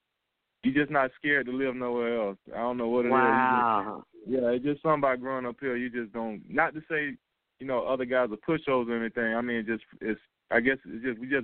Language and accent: English; Haines City, Florida, United States; Yeah, I was born here in Polk County, Haines City, to be exact. I'm a native of Polk County. I walked the streets as a little child in Polk County